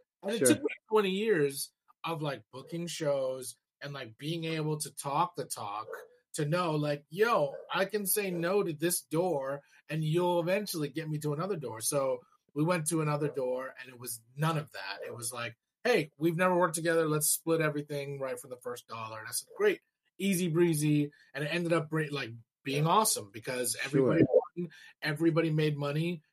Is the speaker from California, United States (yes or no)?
yes; Arcadia, California, United States; I'm just from Arcadia, but I remember coming